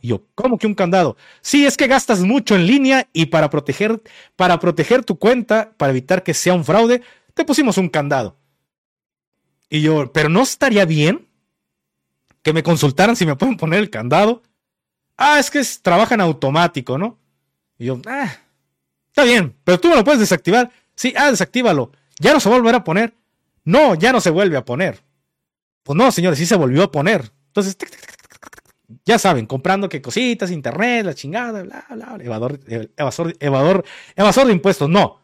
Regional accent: Mexico; Como buen mexicano, pusimos un diablito para librar el día porque teníamos grabaciones.

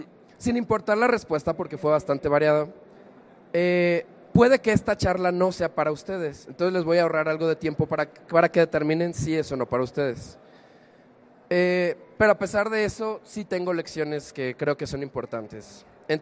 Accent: Guadalajara, Jalisco, Mexico; vengo desde Guadalajara, Jalisco.

